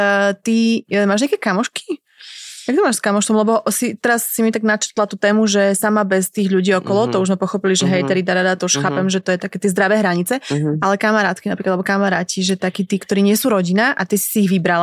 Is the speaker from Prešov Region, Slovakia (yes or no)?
yes; Humenné, Prešov Region, Slovakia; že som zistila, že si zo Spišskej a ja som z Humeného